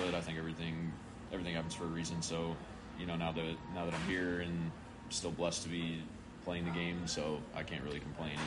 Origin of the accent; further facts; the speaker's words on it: Chicago, Illinois, United States; Yeah, I mean, I'm from Chicago. You know, baseball's only played probably 4 months out of the year, 5 months out of the year.